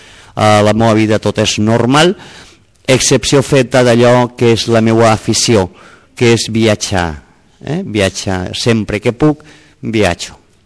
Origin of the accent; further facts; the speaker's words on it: Algemesí, Valencian Community, Spain; Soc del sud de València, més cap al sud de València, d'un poble preciós que es diu Algemesí, que queda a uns 32 quilòmetres amb la qual cosa vull dir que el meu català és una mica distint del vostre